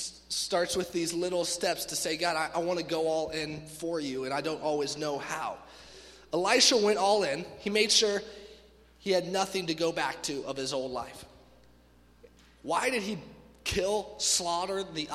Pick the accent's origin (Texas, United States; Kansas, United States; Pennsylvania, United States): Kansas, United States; I'm from Kansas. I should know this, right?